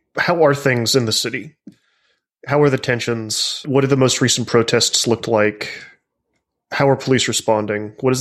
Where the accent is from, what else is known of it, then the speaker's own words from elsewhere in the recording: the South, United States; Because I'm from the South, the attitudes and the way in which police in especially the Northwest interact and deal with protesters is super fascinating to me.